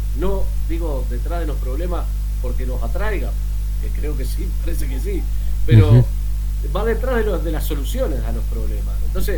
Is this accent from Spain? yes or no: no; Uruguay; Recordemos que Uruguay es un país chico, que además tiene una población pequeña, o sea, somos, al lado de Argentina y Brasil, tenemos una población de 3,5 millones aproximadamente de habitantes